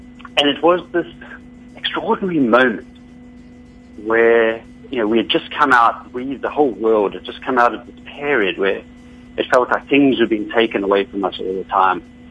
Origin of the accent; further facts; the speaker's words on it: Durban, KwaZulu-Natal, South Africa; born there; I was born on the Bluff, which is sort of like Durban, but a lot further away.